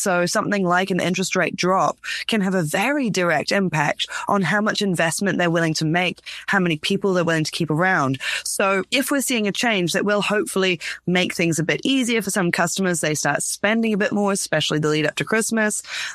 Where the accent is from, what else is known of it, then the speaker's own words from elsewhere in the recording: Te Awamutu, Waikato, New Zealand; even in my hometown, Te Awamutu, I've been walking along the street and there's a few extra closures recently